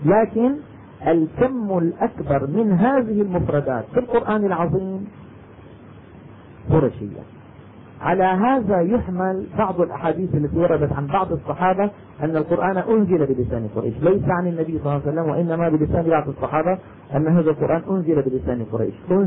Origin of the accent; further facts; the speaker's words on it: Damascus, Damascus Governorate, Syria; أنا مثلا دمشقي